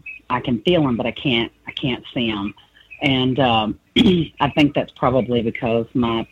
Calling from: Louisville, Kentucky, United States; I'm calling from Louisville, Kentucky.

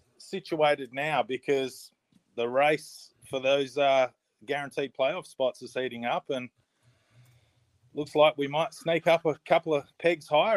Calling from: Perth, Western Australia, Australia; From Perth, Western Australia.

